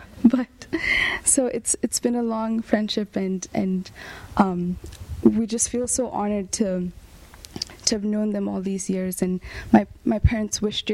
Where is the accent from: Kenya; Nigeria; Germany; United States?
Kenya; I'm originally from Kenya